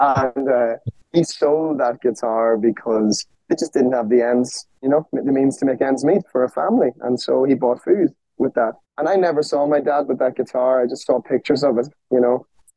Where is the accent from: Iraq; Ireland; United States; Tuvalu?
Ireland; accent: Irish; it was nice for people to recognize me as being Irish again. So I think my accent has thickened up rightly in the last little while.